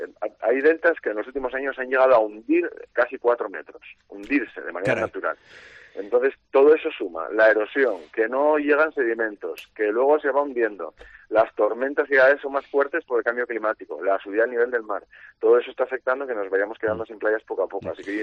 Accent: Asturias, Spain; yo soy asturiano

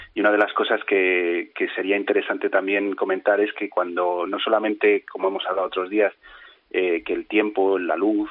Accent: León, Castile and León, Spain; yo soy de León

